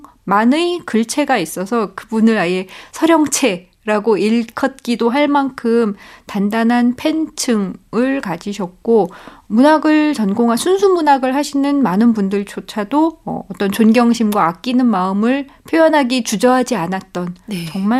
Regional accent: Seoul, South Korea; born there; 저는 이제 서울에서 태어났고 저희 부모님은 충청도 분이세요.

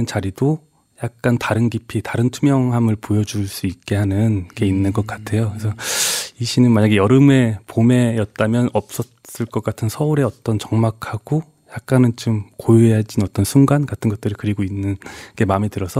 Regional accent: Chungju, North Chungcheong, South Korea; 저는 충주에서 올라왔습니다

